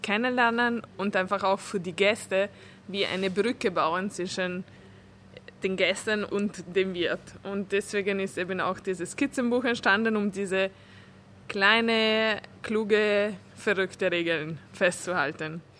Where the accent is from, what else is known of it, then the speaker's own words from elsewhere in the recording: Italy; German is a second language; now in Vienna, Austria; für meinen Integrationsprozess in Wien, weil ich bin Ungarin, in Italien aufgewachsen